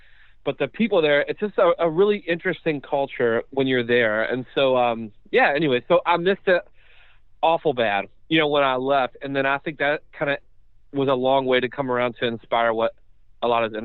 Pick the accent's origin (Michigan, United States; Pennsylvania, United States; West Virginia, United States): West Virginia, United States; Montgomery; And so I grew up in very small-town America, a town of less than 1,500 people called Montgomery, West Virginia, in Fayette County.